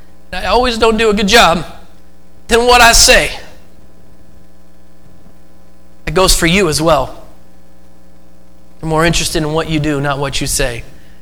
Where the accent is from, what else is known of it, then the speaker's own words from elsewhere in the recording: Oregon, United States; now in Iowa, United States; I'm thankful God called me here because I was born and raised in Oregon.